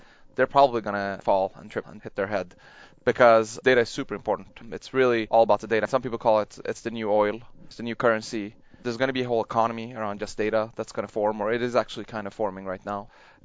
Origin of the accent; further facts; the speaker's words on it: Sweden; I was actually a researcher here in Europe. I grew up in Sweden.